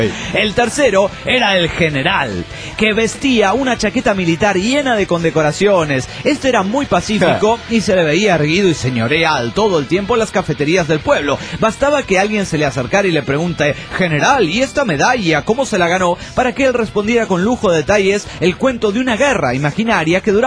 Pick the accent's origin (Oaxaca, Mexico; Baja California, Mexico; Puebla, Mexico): Oaxaca, Mexico; de Oaxaca, México.